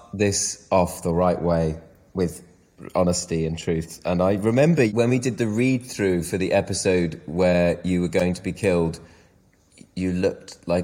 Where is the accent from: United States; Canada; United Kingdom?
United Kingdom; I'm very British. We do like to say sorry a lot.